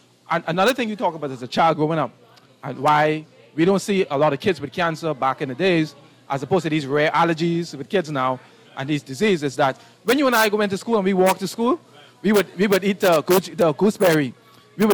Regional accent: Cat Island, Bahamas; And so I learned the scientific part of herbs along with the traditional and oral history in growing up in Cat Island as a little boy, identifying plants in my environment.

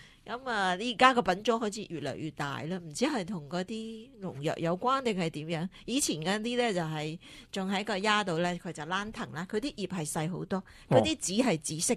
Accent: Guangdong, China; 我哋广东人就

